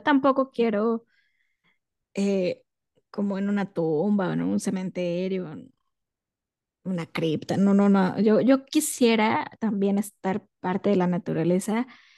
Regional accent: Mexico; moved away; comprendí un poco que me fui de México muy enojada con mi país

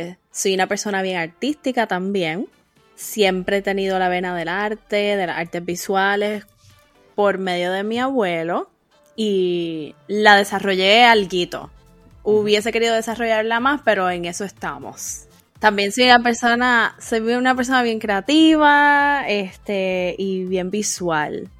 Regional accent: Puerto Rico; moved away as an adult; also born or lived in Columbus, Ohio; now in Boston, United States; es una mujer puertorriqueña, tengo 34 años. Estoy viviendo en Boston ahora, pero viví, crecí, estudié, trabajé en Puerto Rico. Me mudé de Puerto Rico en el 2018, así que llevo unos añitos fuera de Puerto Rico, trabajando en diferentes estados de Estados Unidos.

